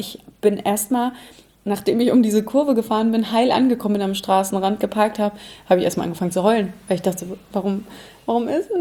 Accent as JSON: {"language": "German", "town": "Dresden", "region": "Saxony", "country": "Germany", "tie": "born or raised there", "said": "meine Mama hat gesagt, nur von hier, wir sind Dresden hier, wo wir doch. Und sie sagt, so, Ihre Tochter spricht ja perfekt Hochdeutsch, wir haben uns gewundert. Ja, also ich habe schon immer auch als Kita-Kind schon Hochdeutsch gesprochen"}